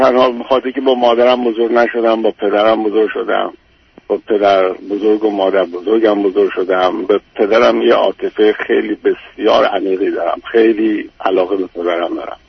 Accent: Iran; moved away as an adult; now in United States; در سن 18 سالگی قبل از انقلاب به خاطر این مشکل من اصلا از ایران خارج شدم، اومدم آمریکا

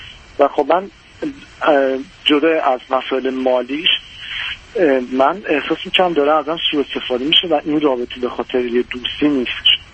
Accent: Iran; moved away as an adult; الان در حال حاضر خارج از ایران هستم و مشغول انجام فوق لیسانس هستم. حدود 2 سال هم هست که از ایران خارج شدم.

